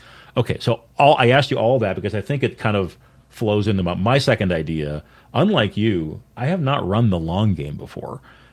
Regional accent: Halifax, Nova Scotia, Canada; I want to write an adventure based on this, these two locations that are in my hometown. Basically, Halifax, it was a very important military port and fort in the 18th and 19th centuries.

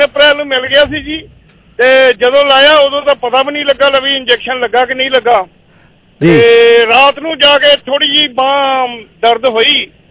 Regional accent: Jalandhar, Punjab, India; ਨਹੀਂ ਜੀ, ਮੈਂ ਜਲੰਧਰ ਤੋਂ ਜੀ, ਮੈਂ ਜਲੰਧਰ ਤੋਂ

